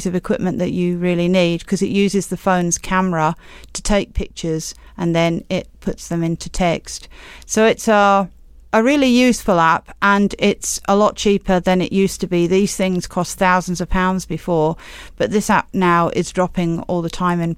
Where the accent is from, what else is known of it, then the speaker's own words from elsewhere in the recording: London, United Kingdom; moved away; also born or lived in Scotland; I was born in London. Brought up there. I went to school there, to a blind school in southwest London. And from there, I've kind of moved further north to Scotland, where I lived for many years